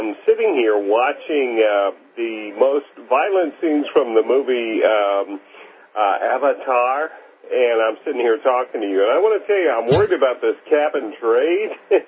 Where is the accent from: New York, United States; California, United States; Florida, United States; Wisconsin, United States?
Florida, United States; Tallahassee; Yeah, actually … from Tallahassee.